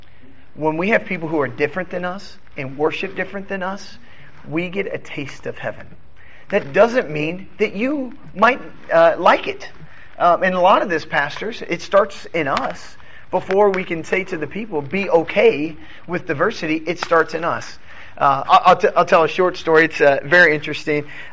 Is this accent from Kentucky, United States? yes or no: yes; Kentucky, United States; Man, I grew up in Kentucky, man.